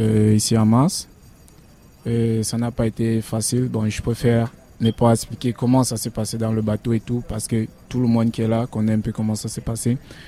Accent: Cameroon; je viens tout droit du Cameroun

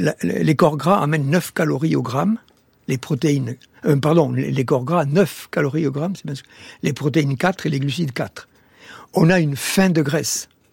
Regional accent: Occitanie, France; moi, je suis né dans le Tarn. Le Tarn, c'est agricole. Les Pyrénées sont très loin, sont les seules montagnes dont on peut rêver.

